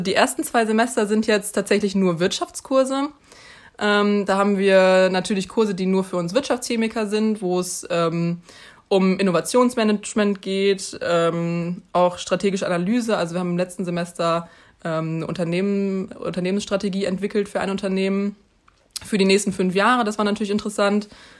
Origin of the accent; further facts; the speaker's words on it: Münster, North Rhine-Westphalia, Germany; Aber ich komme eben aus Münster und fand es irgendwie auch ganz interessant, nochmal eine neue Stadt kennenzulernen.